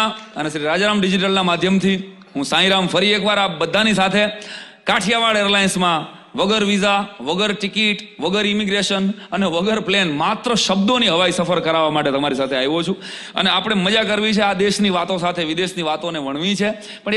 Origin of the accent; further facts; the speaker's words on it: Gondal, Gujarat, India; ગોંડલ મારું ગામ, મારા ગામમાં જ એટલા બધા પાત્રો છે કે મારે ક્યાંય ગોતવા જ નથી પડતા.